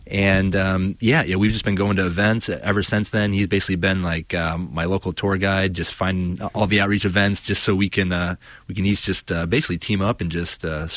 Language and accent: English; Keene, New Hampshire, United States; also born or lived in Oakland; now in Lansing, United States; I'm born and raised in Keene, New Hampshire, about 2 hours from Boston on the East Coast there. Recently, I moved here to Lansing from Oakland, California.